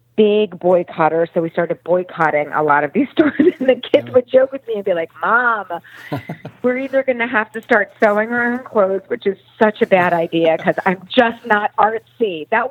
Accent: Philadelphia, Pennsylvania, United States; I come from the Philadelphia area, so there's been a lot of battles to stand up for Jesus.

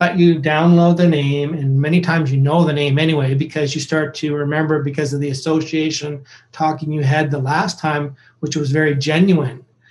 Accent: Canada; because of the way I look or because I'm Canadian or whatever

